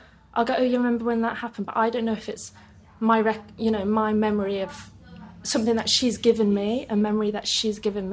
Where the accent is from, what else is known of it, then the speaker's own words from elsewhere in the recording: Birmingham, West Midlands, United Kingdom; Really close to there, but not in, like, Bourneville, which is, like, the Quaker village.